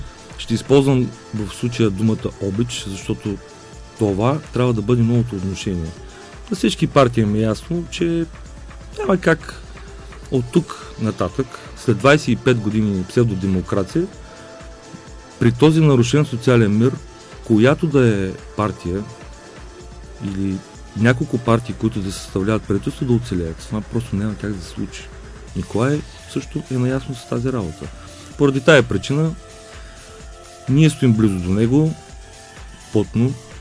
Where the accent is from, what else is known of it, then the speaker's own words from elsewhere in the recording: Varna, Varna Province, Bulgaria; Останалите 26 човека сме варненци.